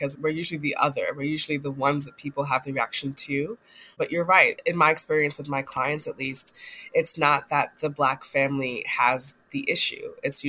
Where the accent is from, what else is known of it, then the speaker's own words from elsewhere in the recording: Jamaica; For example, I'm Jamaican. My husband is Black American. We've had to have a lot of conversations about our different cultures because they are very different